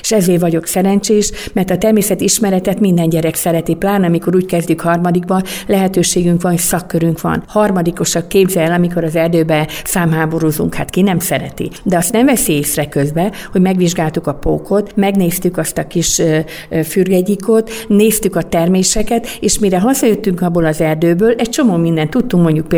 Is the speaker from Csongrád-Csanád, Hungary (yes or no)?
no; Tiszakóród, Szabolcs-Szatmár-Bereg, Hungary; én tiszakóródi származású vagyok